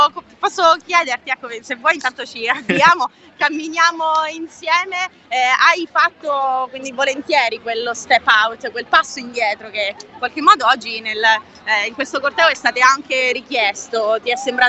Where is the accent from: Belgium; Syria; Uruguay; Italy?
Syria; Italian is a second language; Io spero che vengo dalla Siria e quindi sono qui per poter gridare al mondo